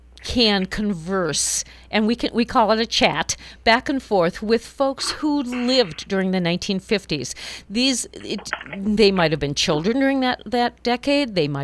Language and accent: English; Minnewaukan, North Dakota, United States; Our next guest is going to be a dear neighbor of ours from where we grew up in Minocan.